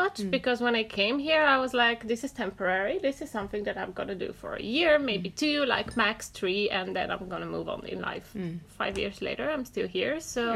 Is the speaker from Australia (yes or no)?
no; Bulgaria; moved away as an adult; also born or lived in Germany; No, I was born in Bulgaria. Mm-hmm. I did my gymnasium education there, and I moved out of there when I was 19 to pursue my studies in Germany.